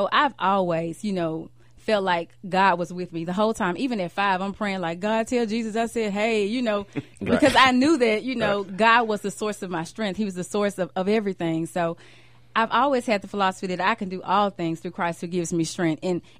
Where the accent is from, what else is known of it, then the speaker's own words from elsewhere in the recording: Memphis, Tennessee, United States; You know, I grew up in North Memphis.